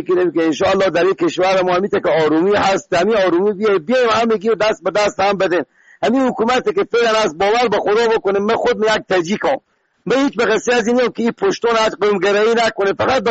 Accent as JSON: {"language": "Persian", "country": "Afghanistan", "said": "ما خود ما افغانیم"}